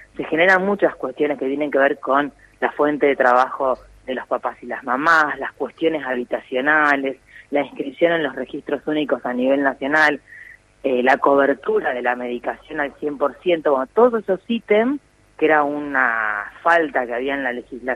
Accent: Necochea, Buenos Aires Province, Argentina; now in La Plata, Argentina; del lugar donde soy yo, que soy de Necochea, y clubes de acá de La Plata

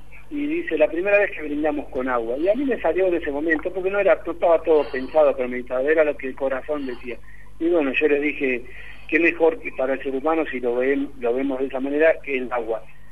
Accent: Concepción del Uruguay, Entre Ríos, Argentina; sigo siendo entrerriano. Claro. Agradezco a la provincia de Buenos Aires, a todos, porque somos todos argentinos. Pero mi tierra natal es Concepción del Uruguay.

